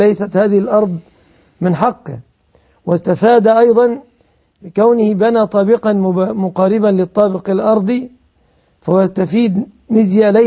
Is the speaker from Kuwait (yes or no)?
no; Egypt; في بعض البلاد عندنا في مصر يقدرونها بتقديرات فتاوى الأزهر